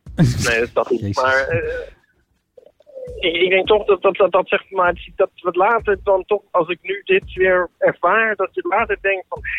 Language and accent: Dutch; Rotterdam, South Holland, Netherlands; born there; Mijn geboortestad is het.